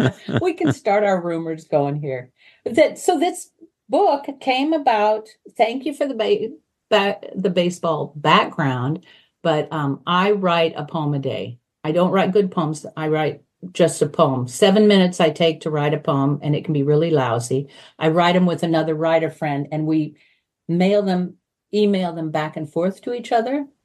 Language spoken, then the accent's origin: English; Santa Cruz, California, United States; You mentioned I grew up in Santa Cruz.